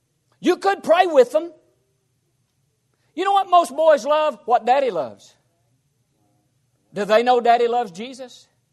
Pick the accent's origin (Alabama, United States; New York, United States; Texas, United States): Alabama, United States; Ryan; when I was growing up in Ryan, Alabama, anybody know where Ryan is? That's about 10 minutes from Arab. That's where I grew up.